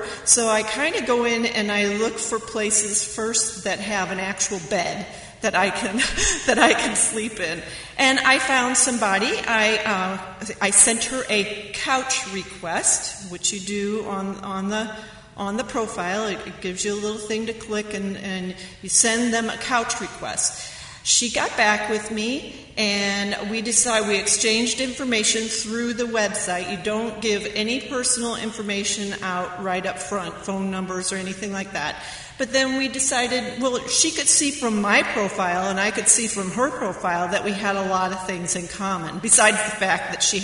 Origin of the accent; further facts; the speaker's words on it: Leonardville, Kansas, United States; But I hail from Leonardville, which is a good 45 minutes away from here.